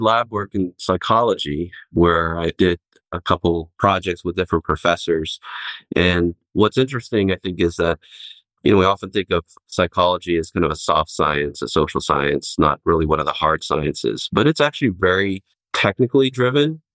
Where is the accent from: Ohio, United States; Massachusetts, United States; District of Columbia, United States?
Ohio, United States; So first of all, I grew up in Ohio, right? So in kind of heart of the Midwest, my father's Chinese heritage and my mother's Korean.